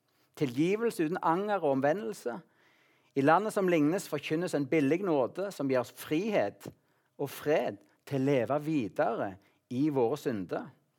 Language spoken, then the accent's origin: Norwegian; Salte, Rogaland, Norway; Hjemme på Salte, på gården der, så hadde vi leksikon, og vi hadde bibeleksikon.